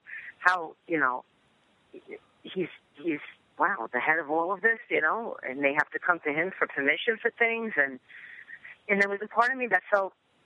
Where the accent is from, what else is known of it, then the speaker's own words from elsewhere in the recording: New Jersey, United States; But it was a little bit different because I grew up in New Jersey as well, and it gave me a little bit more freedom.